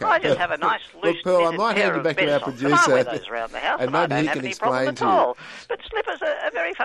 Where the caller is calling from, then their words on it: Victoria, Australia; I'm on the Peninsula.